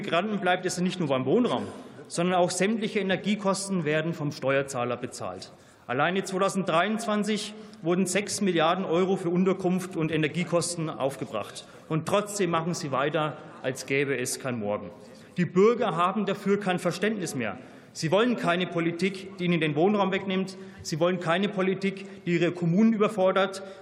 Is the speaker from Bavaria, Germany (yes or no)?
yes; Bavaria, Germany; Ich komme aus dem Landkreis Fürth.